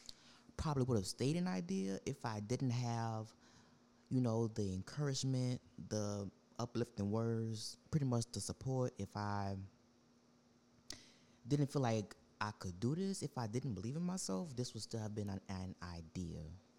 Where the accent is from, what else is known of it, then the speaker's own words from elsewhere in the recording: New Orleans, Louisiana, United States; But, yeah, I'm from New Orleans, born and raised. 21.